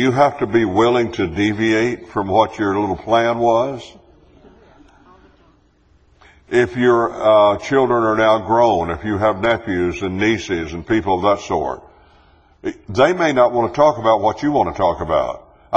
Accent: West Virginia, United States; the church is in my hometown in southern West Virginia.

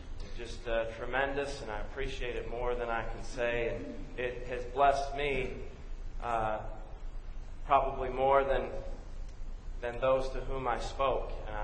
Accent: Buffalo, New York, United States; now in Texas, United States; I'm originally from Buffalo, New York, born and raised in Western New York. And where I grew up was much more like this country here, and with the tall trees and the beautiful scenery.

